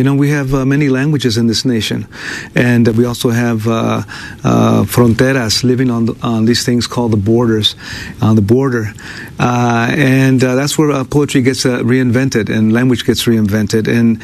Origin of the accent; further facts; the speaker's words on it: Fowler, California, United States; born there; I was born in Fowler, California. I'm a son of farm workers, like I mentioned, and I was born in next to Fresno, the San Joaquin Valley of California.